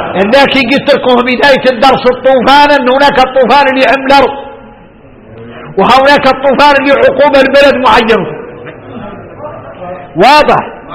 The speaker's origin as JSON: {"language": "Arabic", "country": "Mauritania", "said": "شوفوا احنا موريتاني"}